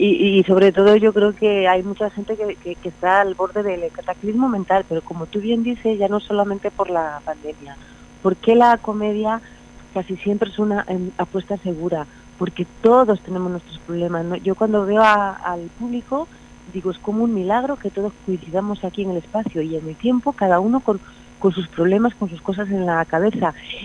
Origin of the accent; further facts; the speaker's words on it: Asturias, Spain; yo que soy asturiana, que meto un pie y estoy congelada